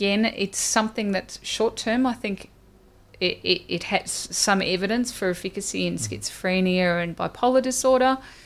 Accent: Australia; I'm Australian

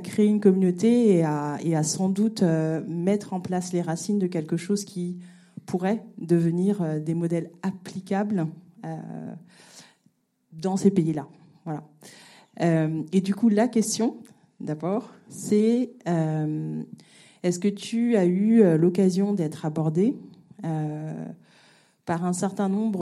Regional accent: Madagascar; moved away as an adult; now in France; J'ai grandi à Madagascar et je suis venue en France pour faire mes études. Madagascar qui fait donc partie des pays les moins avancés.

